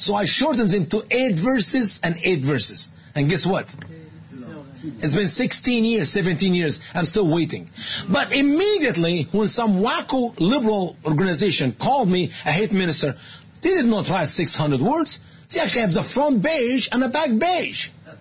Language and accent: English; Egypt; English is a second language; See, I grew up in Egypt. I lived that.